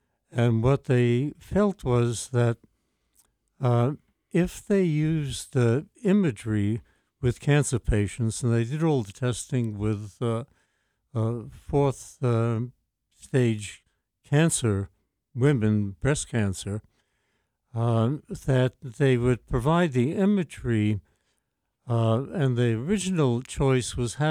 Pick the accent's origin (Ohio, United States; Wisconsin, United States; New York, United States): New York, United States; New York City; Well, I don't talk this way no more, but I grew up in the Bronx, okay? I went to Bronx High School of Science, City College.